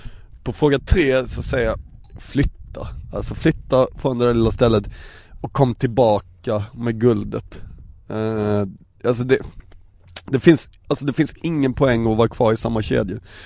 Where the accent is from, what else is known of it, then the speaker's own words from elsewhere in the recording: Ronneby, Blekinge, Sweden; Jag lyckades hålla mig från att bajsa på mig på någon fest när jag var liten i Ronneby.